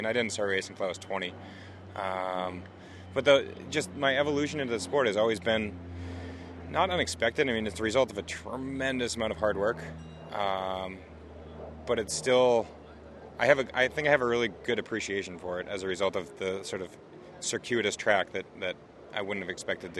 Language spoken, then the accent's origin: English; New Hampshire, United States; New England, I mean, I'm born and raised here. I'm from New Hampshire. I went to high school here.